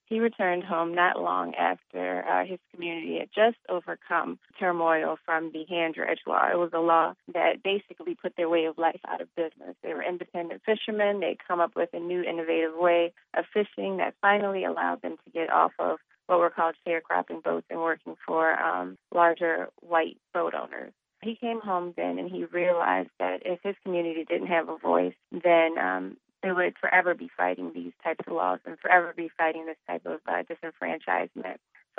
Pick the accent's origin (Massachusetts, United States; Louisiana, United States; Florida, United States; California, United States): Louisiana, United States; New Orleans; Well, I'm from New Orleans, just 55 miles away from Point Lahash.